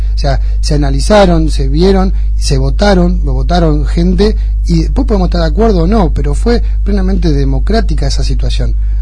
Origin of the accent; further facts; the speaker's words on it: Bolívar, Buenos Aires Province, Argentina; Yo, si bien soy de Bolívar, volví hace 5 años de la mano del intendente a mi ciudad